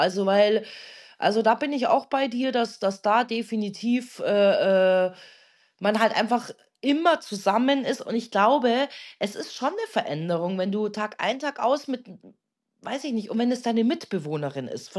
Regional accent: Munich, Bavaria, Germany; Also ich meine, wir kommen ja auch aus München

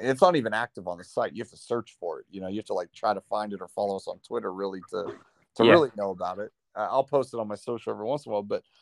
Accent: Pennsylvania, United States; now in Los Angeles, United States; I'm from the East Coast, and you know, if people are listening, they don't know much about me. You know, I grew up in a small town on the suburbs of Pittsburgh, Pennsylvania

